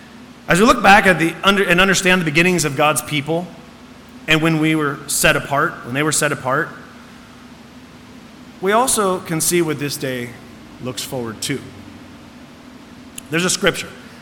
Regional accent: Illinois, United States; now in Willamette Valley, United States; Growing up in the Midwest, in a south suburb of Chicago, I experienced many things unique to that area, things we don't really have here in the Willamette Valley to a large degree.

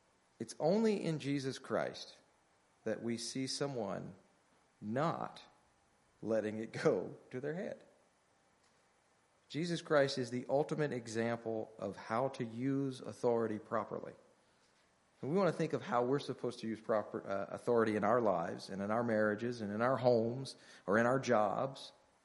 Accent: Virginia, United States; I'm from Virginia. I can say britches.

